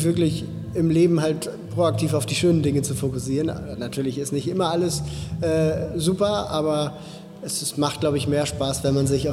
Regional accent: Switzerland; Meine Heimat nach wie vor ist und bleibt die Schweiz.

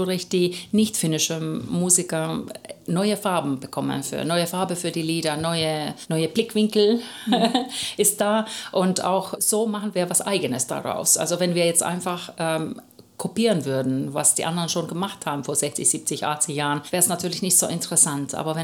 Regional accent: Southern Germany, Germany; Wir kommen aus Süddeutschland und da kennt man ja natürlich irgendwann dann die passenden Leute auch.

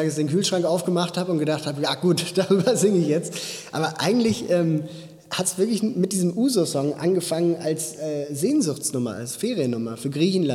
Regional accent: Switzerland; Meine Heimat nach wie vor ist und bleibt die Schweiz.

